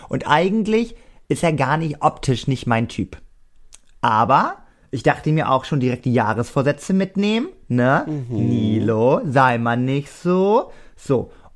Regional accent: Cuxhaven, Lower Saxony, Germany; also wir haben uns in Cuxhaven, in meiner Heimat, über eine Dating-App kennengelernt.

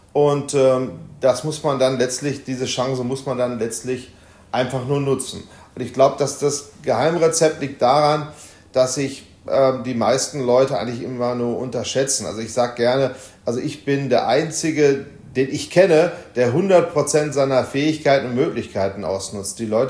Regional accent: Essen, North Rhine-Westphalia, Germany; Ich war der Erste, der die Autoaufbereitung mal gemacht hat im Ruhrgebiet, in meiner Heimatstadt Essen

